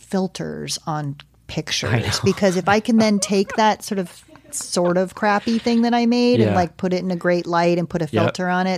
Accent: East Coast, United States; I'm from the East Coast. That's the difference. We call it underfloor.

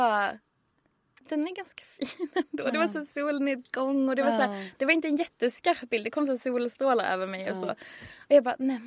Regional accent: Skåne, Sweden; moved away as an adult; now in Stockholm, Sweden; när jag tog studenten 2010 och sen flyttade till Stockholm 2011, för jag är från Skåne.

